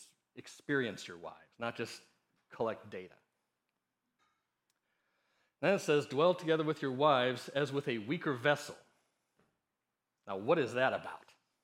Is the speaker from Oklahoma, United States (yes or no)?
no; Chicago, Illinois, United States; You know, I'm from Chicago, and I was going into seventh grade when the Bulls drafted Michael Jordan.